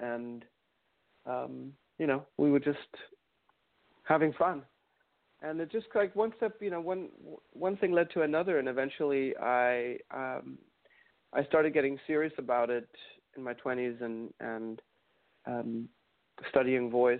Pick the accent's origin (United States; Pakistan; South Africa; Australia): South Africa; as a boy, when I was raised in Africa, I was raised in South Africa, and we used to see a lot of music, a lot of South African music